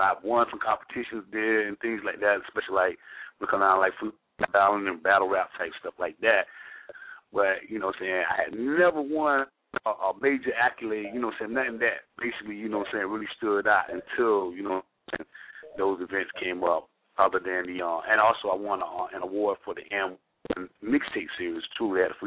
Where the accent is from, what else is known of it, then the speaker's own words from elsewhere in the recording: Jamaica; now in United States; half Caribbean myself, I'm Jamaican